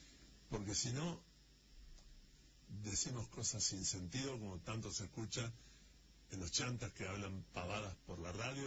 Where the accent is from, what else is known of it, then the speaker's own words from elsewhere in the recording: Argentina; somos todos los argentinos los que tendríamos, los que debiéramos tener conciencia